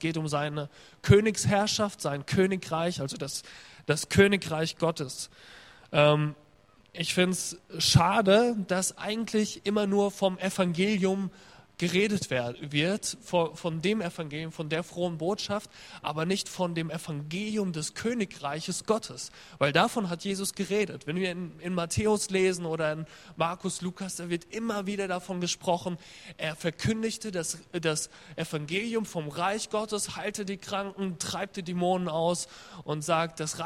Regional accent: Aschaffenburg, Bavaria, Germany; Und ich komme ursprünglich aus Nordbayern, aus Aschaffenburg. Weiß nicht, ob das jemand kennt.

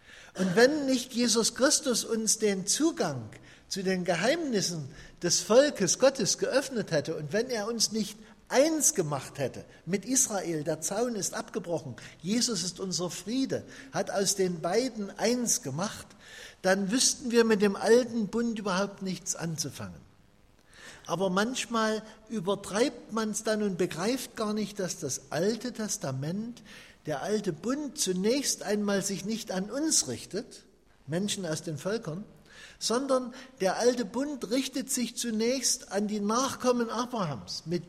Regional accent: Lichtenstein, Saxony, Germany; Ich komme aus einer Kleinstadt in Sachsen, Liechtenstein, falls Sie jemanden kennt, in der Nähe von Zwickau.

